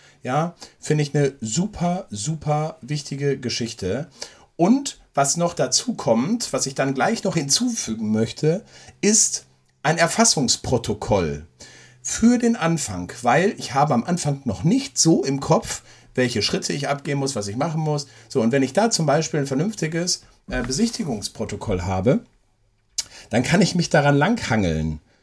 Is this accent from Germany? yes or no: yes; North Rhine-Westphalia, Germany; Ich komme aus dem Ruhrgebiet